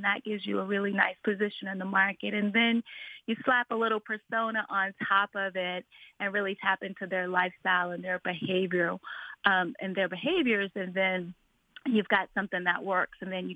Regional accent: South Carolina, United States; Now, as a young girl growing up in South Carolina, I actually grew up on the coast in Berkeley County, which is in between, if you could imagine, Myrtle Beach and Charleston, 10 miles off the coast

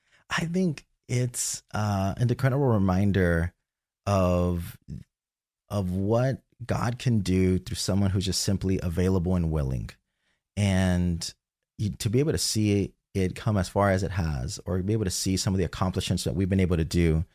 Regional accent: Texas, United States; now in Gainesville, United States; So Gainesville, Florida, I'm originally from Texas

